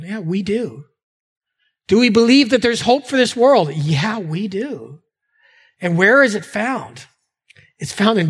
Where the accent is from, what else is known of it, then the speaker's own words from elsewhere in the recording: Canada; when we grew up in Canada, we would use the language that China is in the far east, right?